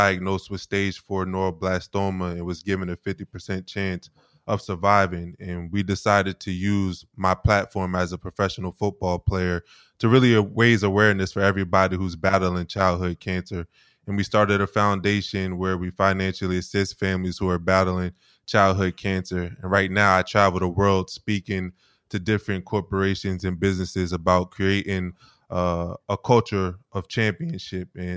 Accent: Wilmington, Delaware, United States; I grew up in Wilmington, Delaware, and I ended up going to Penn State for college

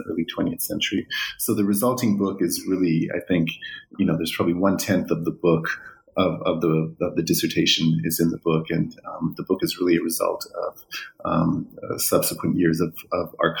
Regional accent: Vancouver, British Columbia, Canada; Before that, I was raised in Vancouver, went to Simon Fraser University there, and spent a little bit of time flitting around writing and editing before I returned to graduate school.

